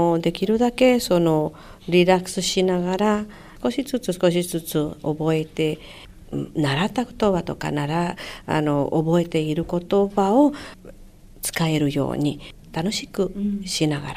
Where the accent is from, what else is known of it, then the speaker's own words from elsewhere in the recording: Mexico; Japanese is a second language; メキシコです。